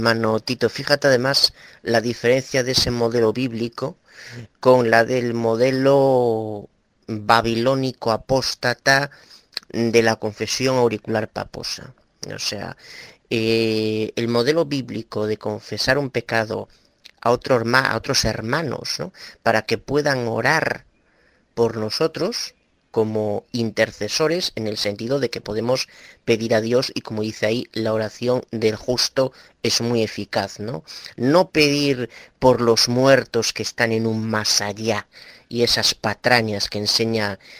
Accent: Galicia, Spain; Soy abuela de Galicia, España.

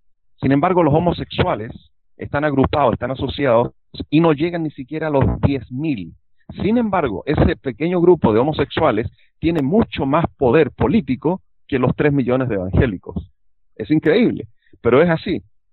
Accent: Chile; allá en mi país.

